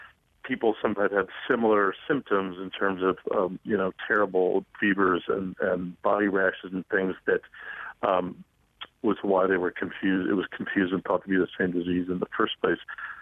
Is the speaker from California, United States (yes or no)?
no; Cincinnati, Ohio, United States; I am. I grew up in Avondale off of Washington Avenue.